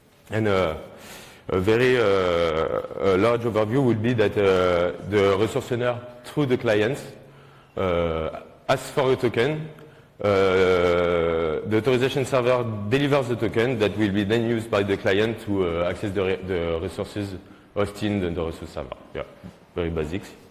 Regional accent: France; accent: French; English is a second language; So first of all, I'm really sorry for my French accent. I will do my best.

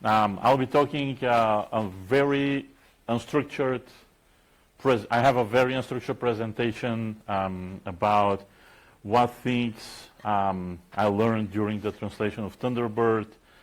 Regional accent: Bulgaria; you know, I come from Bulgaria, right?

